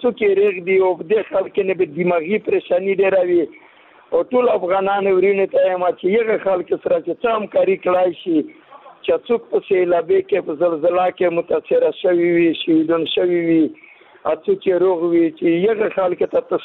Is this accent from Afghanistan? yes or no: yes; Afghanistan; now in Punjab, Pakistan; زه خو افغان مهاجر یم په پنجاب کې